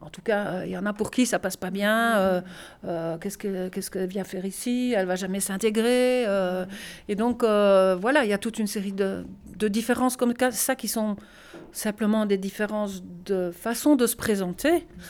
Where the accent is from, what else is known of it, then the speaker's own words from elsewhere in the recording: Belgium; now in Vialas, France; je vis ici depuis 8 ans. Voilà, je suis belge.